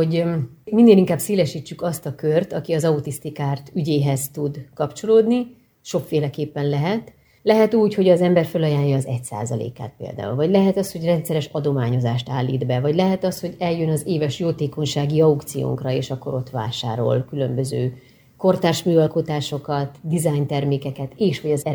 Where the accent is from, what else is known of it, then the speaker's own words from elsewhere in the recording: Hungary; És akkor magyarok vagyunk, ki ne szeretni a sajtos tejfölös lángost